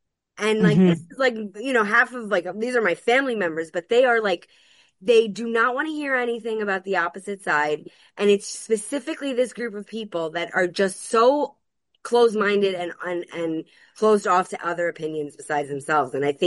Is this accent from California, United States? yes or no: no; New York City, New York, United States; I'm born and raised in New York City, and half of my family is like progressive.